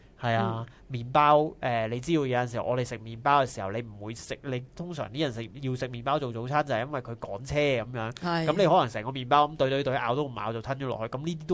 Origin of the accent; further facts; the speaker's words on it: Guangdong, China; 我哋广东人讲面咧，就一定系一碗